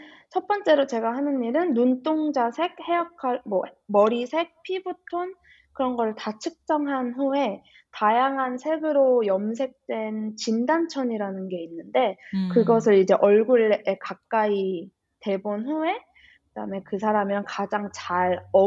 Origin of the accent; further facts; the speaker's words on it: Australia; 호주에서 자랐고